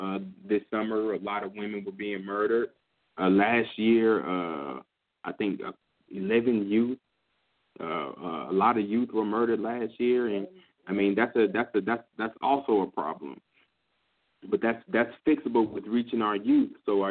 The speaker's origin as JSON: {"language": "English", "region": "California", "country": "United States", "said": "I'm from California, to where if you walk out your door, you're liable to be the last time walking out the door"}